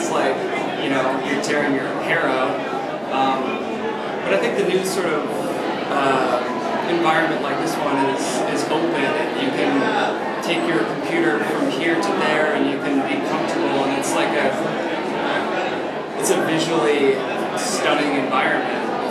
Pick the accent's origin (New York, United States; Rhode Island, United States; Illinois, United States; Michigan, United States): Michigan, United States; Kalamazoo; Kalamazoo, Michigan.